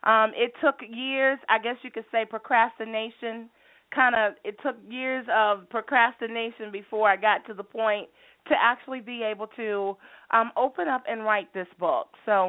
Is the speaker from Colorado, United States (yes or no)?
no; Virginia, United States; I am a native from Virginia. And I grew up in a small town in Virginia.